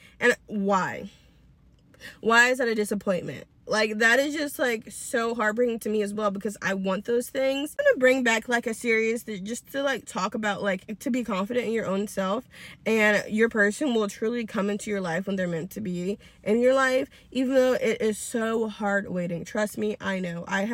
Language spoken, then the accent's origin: English; the South, United States; But I am 27 years old and I'm from the South. And you know, as a girl from the South